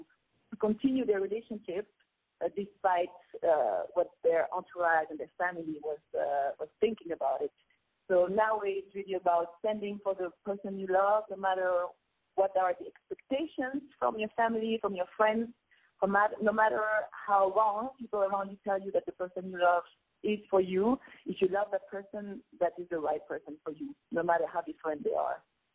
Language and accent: English; DR Congo; first language Lingala; English is a second language; So I speak Lingala, which is my mother tongue from Congo.